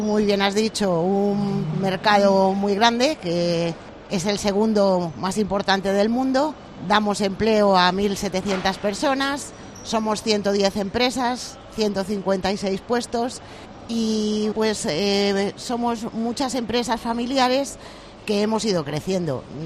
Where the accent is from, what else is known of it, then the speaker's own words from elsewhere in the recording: Community of Madrid, Spain; aparte que soy madrileña